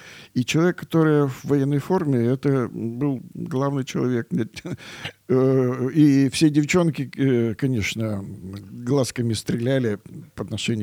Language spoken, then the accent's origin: Russian; Kerch, Crimea, Ukraine; я мальчик приехал из Керчи, очень маленький такой крымский город